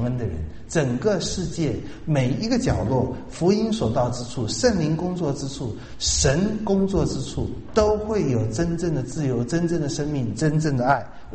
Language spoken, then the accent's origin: Chinese; Taiwan; 用我们台湾这边的历史来讲就是流窜